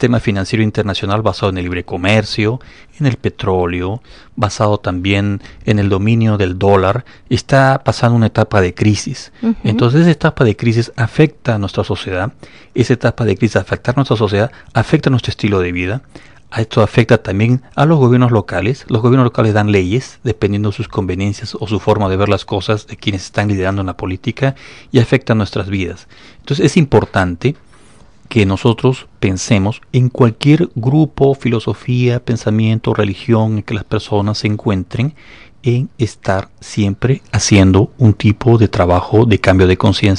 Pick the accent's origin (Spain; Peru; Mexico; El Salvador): Peru; now in Atlanta, United States; Soy peruano y resido aquí en Atlanta, Georgia, el año 94.